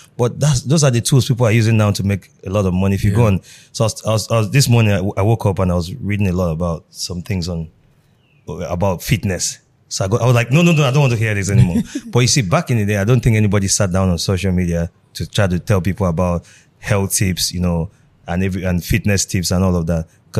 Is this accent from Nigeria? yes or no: yes; Ajegunle, Lagos, Nigeria; oh, I came from Ajegunle, I did this, I did that.